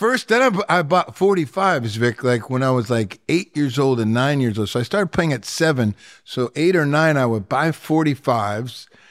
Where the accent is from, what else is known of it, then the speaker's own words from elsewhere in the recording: Detroit, Michigan, United States; And obviously, growing up in Detroit, lots of Motown, which was very prevalent in the late 60s.